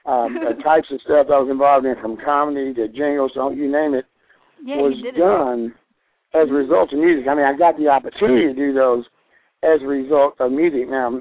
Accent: Louisiana, United States; I come from the Bayou

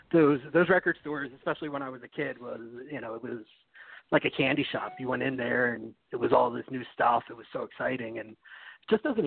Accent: New York City, New York, United States; also born or lived in New Jersey; now in Logan, United States; So I'm 38, born and raised in New York City. Lived in New Jersey for a little while, and then lived around the East Coast for going to universities

